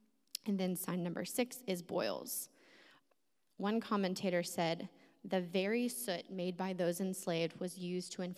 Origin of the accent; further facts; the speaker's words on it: Atlanta, Georgia, United States; I'm from Atlanta area.